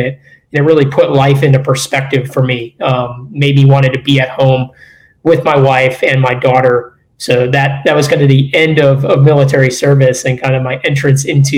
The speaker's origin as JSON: {"language": "English", "town": "Chicago", "region": "Illinois", "country": "United States", "tie": "born or raised there", "said": "So I grew up in Chicago, ended up going to the Naval Academy, graduated from the Academy in 03"}